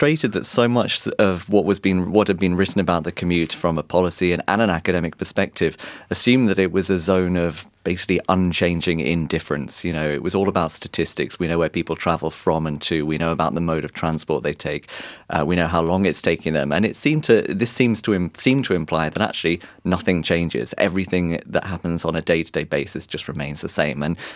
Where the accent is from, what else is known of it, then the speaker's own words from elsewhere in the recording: Canberra, Australian Capital Territory, Australia; now in Sydney, Australia; when I arrived in Sydney, I thought, I'm from Canberra, I can't cycle.